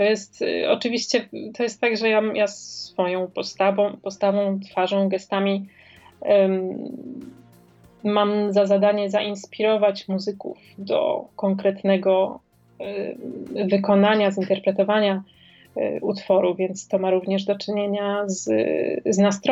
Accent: Warsaw, Masovian Voivodeship, Poland; Ja pochodzę z Warszawy

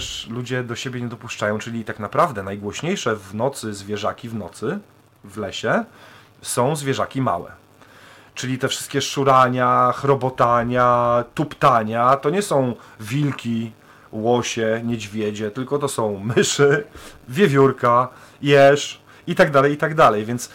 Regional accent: Toruń, Kuyavian-Pomeranian Voivodeship, Poland; Bo jestem z Torunia, więc Bory Tucholskie mam blisko, mam 70 km w Bory Tucholskie, więc to jest godzinka drogi i jestem na miejscu.

